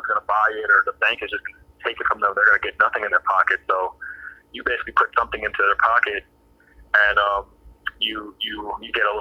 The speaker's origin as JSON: {"language": "English", "region": "New Jersey", "country": "United States", "said": "I'm 23 years old. I'm from New Jersey."}